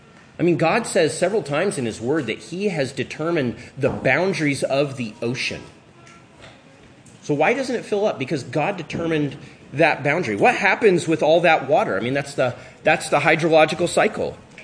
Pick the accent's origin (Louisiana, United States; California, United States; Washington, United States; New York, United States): Washington, United States; Tri-Cities; also born or lived in Louisville, Kentucky; I grew up in the Tri-Cities, so we got the Columbia River, massive river. And then we lived in Louisville, Kentucky, right next to the Ohio River.